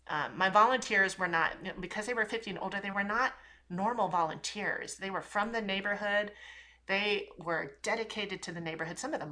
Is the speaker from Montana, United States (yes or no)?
no; St. Louis, Missouri, United States; born there; And so when I was born in the Midwest in St. Louis, Missouri, even though there weren't a lot of people who looked like me around